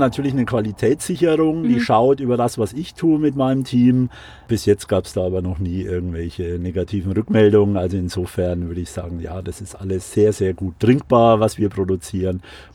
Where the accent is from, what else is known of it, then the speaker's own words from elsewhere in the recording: Würzburg, Bavaria, Germany; Ich komme ursprünglich aus Würzburg, also eher eine Weingegend, Unterfranken.